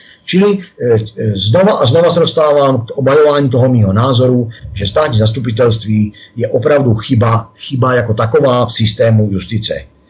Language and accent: Czech; Mělník, Central Bohemian Region, Czechia; protože jsem mraveneček z Mělníka